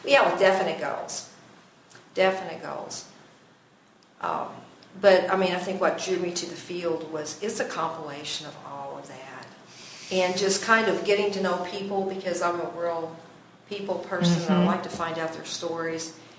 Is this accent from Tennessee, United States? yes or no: no; Spencer County, Kentucky, United States; And I moved to Louisville, from Louisville, Kentucky, back to my hometown in Spencer County.